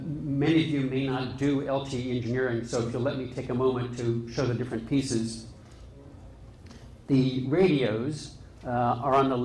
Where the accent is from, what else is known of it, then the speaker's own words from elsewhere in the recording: Boston, Massachusetts, United States; The good news is I'm from Boston, but I don't have a Boston accent.